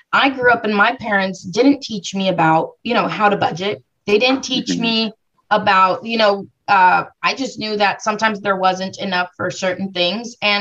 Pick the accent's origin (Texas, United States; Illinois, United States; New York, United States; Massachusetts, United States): Texas, United States; Brownsville; born there; also born or lived in Tamaulipas, Mexico; You know, I'm Mexican American. I was born in Brownsville, Texas, and this is where I reside.